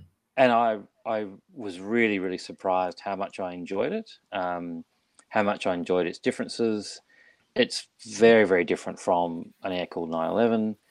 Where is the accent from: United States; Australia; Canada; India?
Australia; Geraldton, Western Australia; Growing up in Geraldton